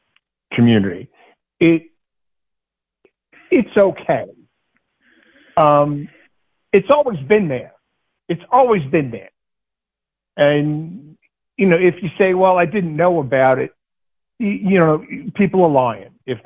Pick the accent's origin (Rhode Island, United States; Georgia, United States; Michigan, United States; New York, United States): New York, United States; I mean, when I grew up in New York, I mean, we only had like 6 or 7 channels.